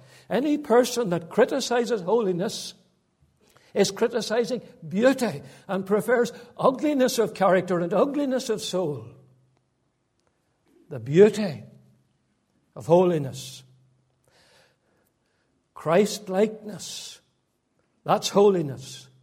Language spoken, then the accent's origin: English; Northern Ireland, United Kingdom; I can remember where I grew up in County Fermanagh. I grew up at that time in an unsaved family.